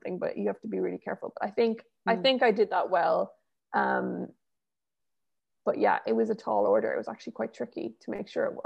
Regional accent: Ireland; like as an Irish author, I always try and put like my own cultural stamp on everything I write, because I'm so proud of where I come from

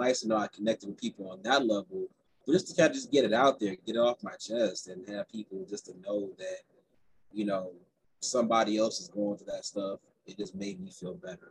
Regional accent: Gary, Indiana, United States; I grew up in Gary, Indiana, which is next to Chicago.

